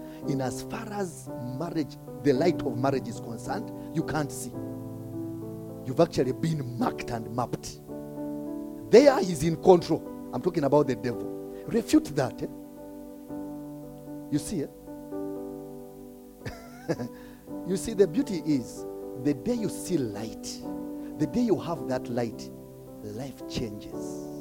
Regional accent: Kenya; You see, for us Kenyans, now begin to see yourself as a light carrier beyond being a Kenyan.

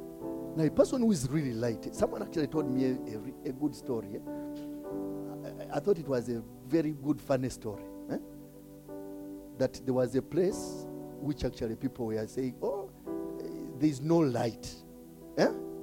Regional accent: Kenya; You see, for us Kenyans, now begin to see yourself as a light carrier beyond being a Kenyan.

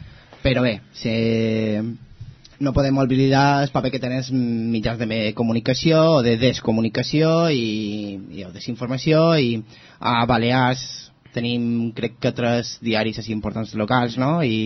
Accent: Galicia, Spain; Catalan is a second language; sóc gallec i el català m'agosta un poquet encara.

